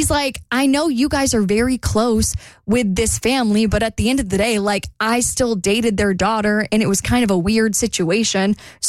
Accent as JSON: {"language": "English", "town": "Jacksonville", "region": "Florida", "country": "United States", "tie": "born or raised there", "said": "So at this point in time, my entire family lived in Jacksonville, which is my hometown."}